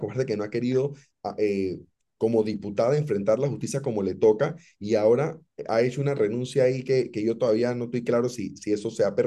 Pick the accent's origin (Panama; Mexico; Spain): Panama; Porque si nos indigna como panameños